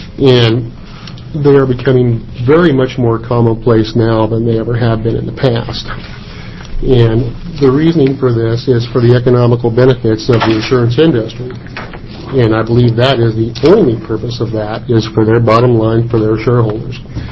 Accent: Madras, Oregon, United States; I am from Madras, representing Madras Body and Glass in Madras, Oregon.

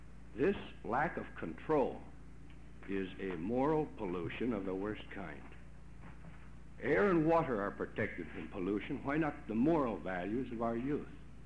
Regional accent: Albany, Oregon, United States; from Albany, Oregon.

